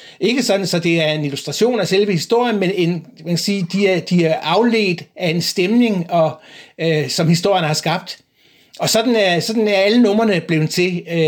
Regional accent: Tommerup, Region of Southern Denmark, Denmark; now in Bornholm, Denmark; den kommer jo faktisk fra Fyn, hvor jeg kommer jo oprindeligt fra Tommerup, og boet der, selvom jeg har boet på Bornholm mange år.

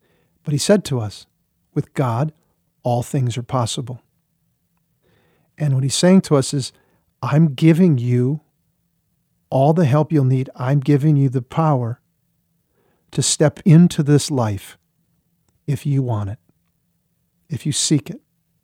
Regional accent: Minnesota, United States; I'm from the Twin Cities area, I'm in Minnesota, went to school there.

